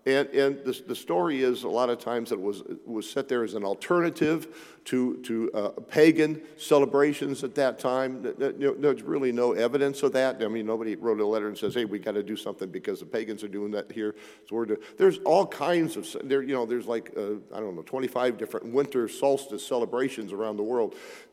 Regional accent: Peoria, Illinois, United States; I grew up in Peoria. Now, in downtown Peoria, back in the old days, there was Bergner's on this side and there was Carson Peary Scott on this side

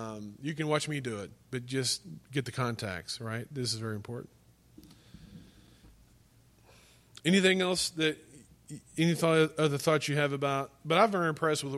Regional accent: Illinois, United States; I grew up in Illinois. That's Midwest, and I didn't grow up in Texas.

